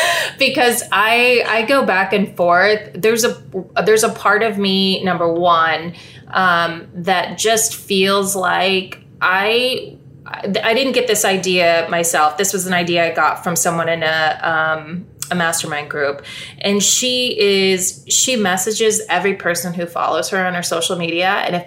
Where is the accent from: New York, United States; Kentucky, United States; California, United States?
New York, United States; New York City; But I feel like it came from my own need as a New Yorker to just get out of the city.